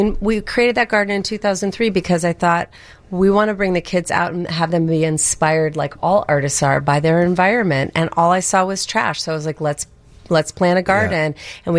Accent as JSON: {"language": "English", "town": "New York City", "region": "New York", "country": "United States", "moved": "yes", "lives_now": "Chicago, United States", "said": "I came from New York City in the early 90s, moved here, and it was very obvious, and still is, how segregated our city is."}